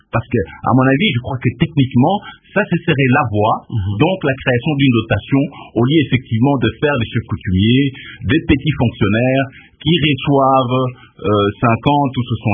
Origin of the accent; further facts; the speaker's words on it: Kasaï-Occidental, DR Congo; en tout cas chez moi au Kassai occidental